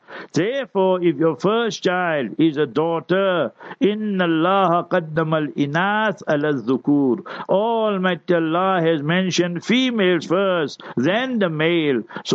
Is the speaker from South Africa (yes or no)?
yes; Heidelberg, Gauteng, South Africa; born there; Where I was born in Heidelberg, lo and behold, we were three Muslim families, our house and our shop, and then my neighbors, their shop was not there, but their houses were there.